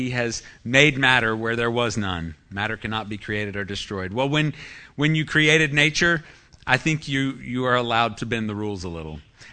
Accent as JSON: {"language": "English", "region": "Texas", "country": "United States", "tie": "born or raised there", "said": "I don't know if it's because I grew up in Tornado Alley of Texas"}